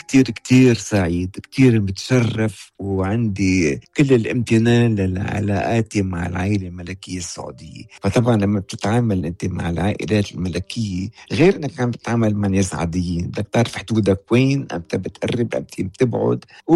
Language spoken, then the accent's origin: Arabic; Beirut, Beirut Governorate, Lebanon; طفولتي كلها موجودة بلبنان، يعني كنا ساكنين عائلتي بحي اسمه الأشرفية ببيروت، هذا حي كأنك بجبل، البيوت القديمة، الطرقات الضيقة، الجناين الحلوة، شجرة الياسمين على مدخل كل باب، السوق القديمة، سوق أبو النصر،